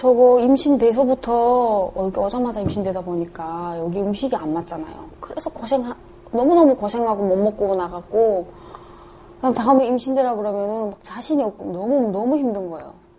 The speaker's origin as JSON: {"language": "Korean", "region": "North Hamgyong", "country": "North Korea", "lives_now": "South Korea", "said": "저는 함경북도 원성군 원성읍에서 온 북한 이탈주민"}